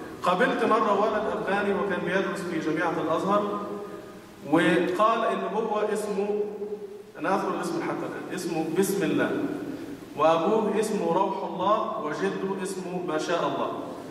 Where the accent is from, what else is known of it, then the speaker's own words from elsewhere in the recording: Egypt; معروف عندنا في مصر